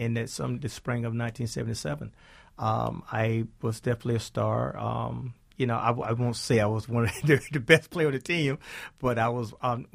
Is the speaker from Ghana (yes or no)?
no; South Carolina, United States; Culture shock, by the way. I'm from South Carolina. Population of about 500 in my hometown.